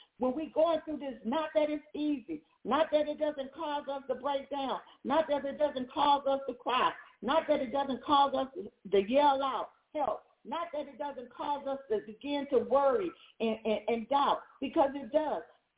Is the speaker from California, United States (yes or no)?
yes; California, United States; and this is very familiar to me because I am a Californian, and we know that California is known for its wildfires.